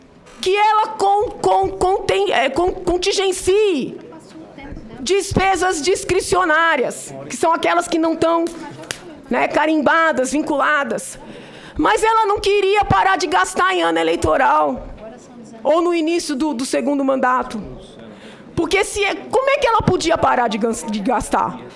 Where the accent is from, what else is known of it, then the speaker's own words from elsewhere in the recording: Brazil; Eu sou brasileira. Eu amo esta terra, mais que tudo. Eu estou aqui porque eu sou brasileira.